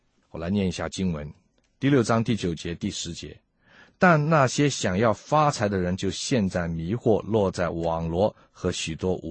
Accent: China; 贪财是万恶之根，我们中国人也有这样的说法啊。

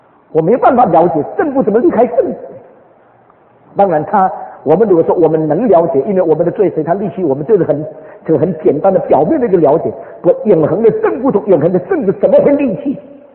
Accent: China; 我们中国人就讲严父慈母，你看到没有？

